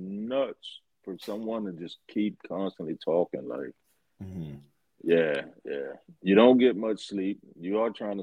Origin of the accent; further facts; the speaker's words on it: the South, United States; I'm from the South, so yeah.